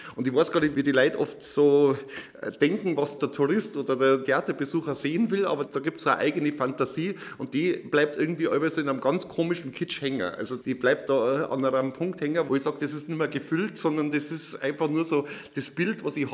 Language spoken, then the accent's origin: German; Oberammergau, Bavaria, Germany; Erst einmal bin ich ja in Oberammergau aufgewachsen